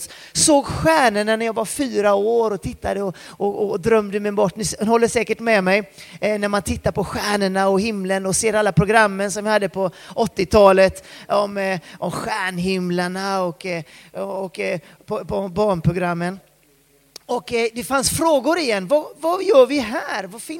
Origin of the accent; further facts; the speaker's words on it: Floda, Västra Götaland County, Sweden; also born or lived in Peru; Jag har precis flyttat hem till Sverige efter 13 år i Peru. Jag är från Floda, är från Lerumstrakten utanför Alingsås.